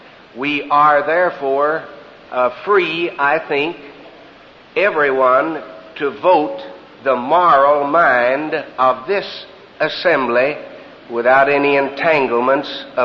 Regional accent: Kentucky, United States; from Kentucky.

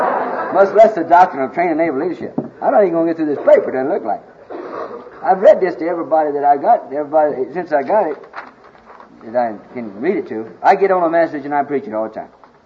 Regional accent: Kansas, United States; I was born and raised in Kansas and so on, and boy, I was back there from Missouri, you gotta show me, boy, and we eat beef back there

